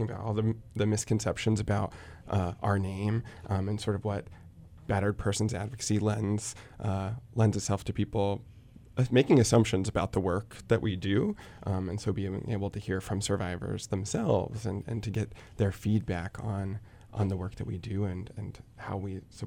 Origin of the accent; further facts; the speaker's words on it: Bellingham, Washington, United States; also born or lived in Seattle; now in Roseburg, United States; I actually went and did a year of service back in my hometown, Bellingham, Washington.